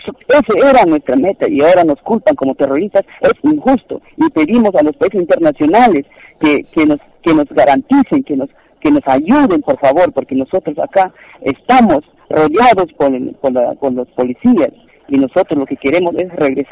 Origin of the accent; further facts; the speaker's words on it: Imaza, Amazonas, Peru; Yo soy del distrito de Imazo, provincia de Bolívar, región Amazonas, y soy un comunero también de la comunidad nativa de Nazaret.